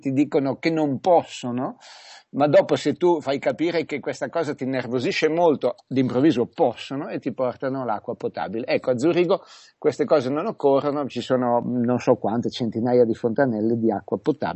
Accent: Milan, Lombardy, Italy; moved away as an adult; now in Zurich, Switzerland; io sono milanese Doc e radiopopolarese Doc da più di 30 anni, però ho appena ricevuto la cittadinanza svizzera e sono abito a Zurigo da 15 anni.

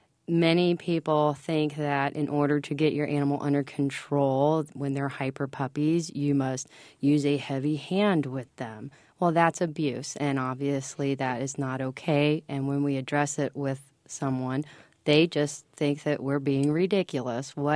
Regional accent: Kentucky, United States; A perfect example of that is I grew up in Kentucky

